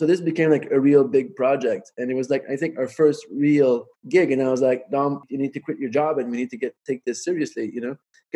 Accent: Ottawa, Ontario, Canada; moved away as an adult; also born or lived in Montreal; I'm from Ottawa. I was born in Ottawa. I grew up in Ottawa, you know, in the suburbs. Grew up there and then moved on to Montreal later on in my 20s, I guess.

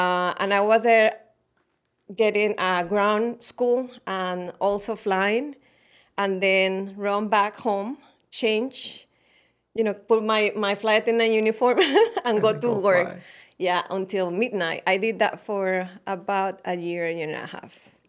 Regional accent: Colombia; I used to live in Colombia. I'm from Colombia.

